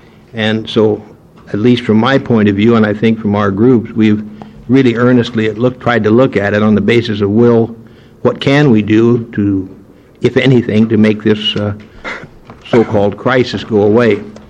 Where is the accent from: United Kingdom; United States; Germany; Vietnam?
United Kingdom; Scotland; But being a Scotsman, I hate to take any chances